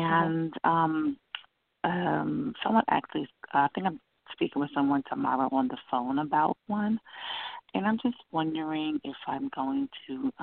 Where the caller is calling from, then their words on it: New York, United States; from New York.